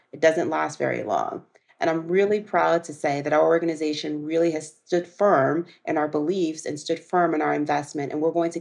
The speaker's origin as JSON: {"language": "English", "region": "Southern United States", "country": "United States", "said": "Again, I'm a girl from the South."}